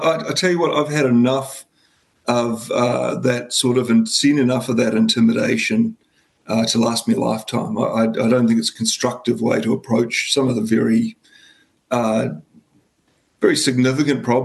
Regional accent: Gisborne, New Zealand; growing up in Gisborne, you know, and going to schools that were 50% Māori

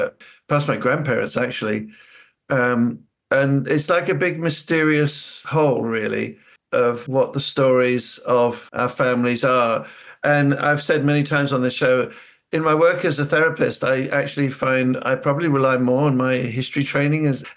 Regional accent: New Zealand; born there; moved away; knowing who I am in terms of myself as a Kiwi born, but then kidnapped to this dull grey place up in the north.

